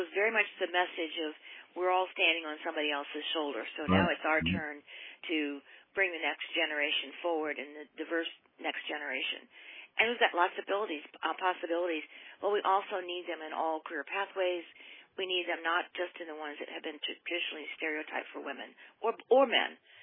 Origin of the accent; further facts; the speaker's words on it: Midwest, United States; moved away as an adult; now in Maryland, United States; Originally, I'm from the Midwest, but I moved out here to teach many years ago. So I've been in Maryland